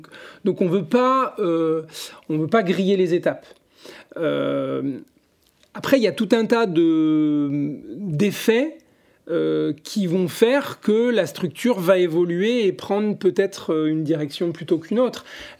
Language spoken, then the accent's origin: French; Saint-Étienne, Auvergne-Rhône-Alpes, France; Moi, je viens du Pilat, en fait, entre Annonay et Saint-Étienne. Donc, j'ai vécu toute ma jeunesse et ma scolarité à Saint-Étienne